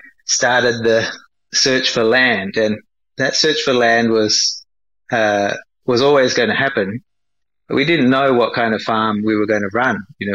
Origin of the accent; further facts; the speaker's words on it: Singapore; I grew up with food around. My family, we're from Singapore.